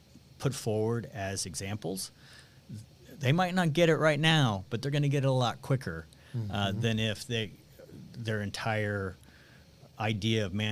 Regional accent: Kansas City, Missouri, United States; I love the Midwest. I mean, I'd live in Kansas City tomorrow if my wife would let me. I mean, it's my hometown.

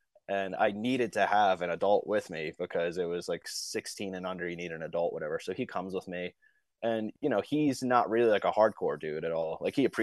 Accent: Bay Shore, New York, United States; And being 13, so I grew up in Bayshore. So it was like, I couldn't ride my bike that far. So like my mom would have to drive me there.

